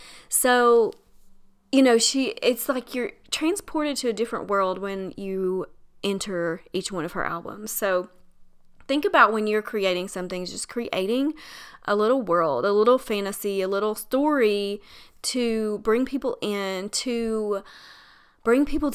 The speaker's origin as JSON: {"language": "English", "region": "Tennessee", "country": "United States", "said": "if you've ever been to Dollywood, I'm from Tennessee, so we go to Dollywood."}